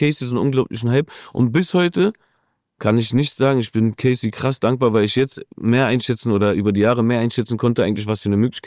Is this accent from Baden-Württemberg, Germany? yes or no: no; Berlin, Germany; Als Berliner … damals war die Nummer.